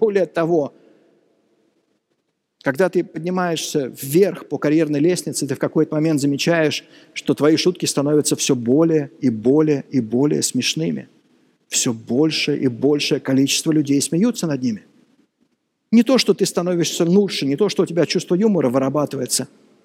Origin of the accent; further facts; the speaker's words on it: Moscow, Russia; мы, родившиеся, выросшие в Москве, получаем по наследству квартиры от дедушек, от бабушек